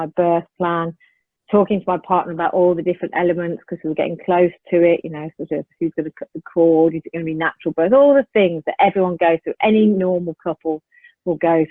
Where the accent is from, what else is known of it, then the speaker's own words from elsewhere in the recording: Birmingham, West Midlands, United Kingdom; I come from Birmingham, but I can be posh with my chaise-long.